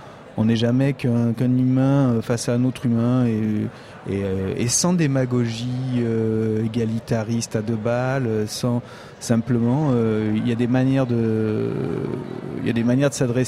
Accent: Arthès, Occitanie, France; je viens quand même du Tarn. Et, moi, je suis originaire d'à côté d'Albi. C'est devenu un bourg maintenant, mais c'était un village à l'époque qui s'appelait Arthès. Et donc, j'ai vécu les deux.

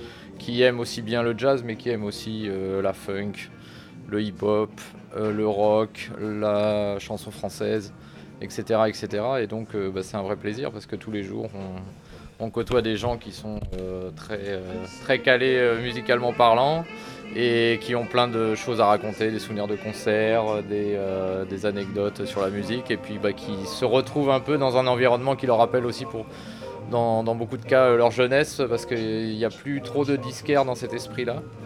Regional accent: Tarbes, Occitanie, France; j'ouvre une boutique à Tarbes, puisque à la base je suis originaire de Tarbes.

